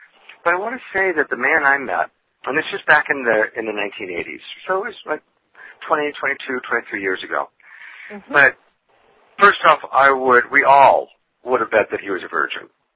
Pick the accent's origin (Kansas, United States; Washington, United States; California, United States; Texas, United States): California, United States; Granada Hills; when I was a little boy growing up in Granada Hills, California